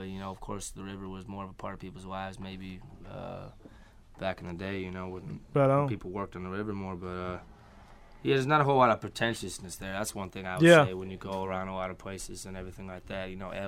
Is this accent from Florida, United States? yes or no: no; Illinois, United States; I'm originally from Illinois. Being from Illinois, it was never too far away and everything like that.